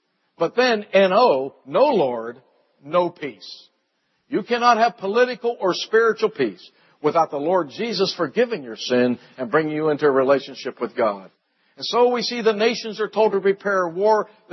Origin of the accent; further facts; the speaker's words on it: New York City, New York, United States; As most of you know, I come from New York.